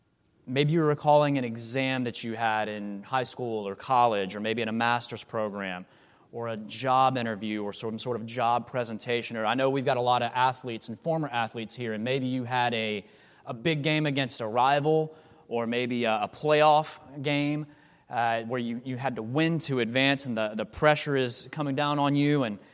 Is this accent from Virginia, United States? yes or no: no; Georgia, United States; And growing up in North Georgia, I did this no times a year for the 21 years of my life up to that point.